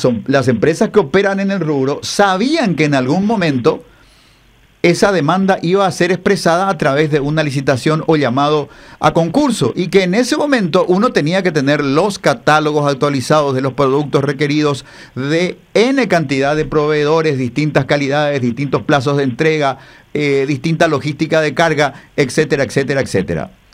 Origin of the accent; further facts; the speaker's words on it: Paraguay; como ciudadanos paraguayos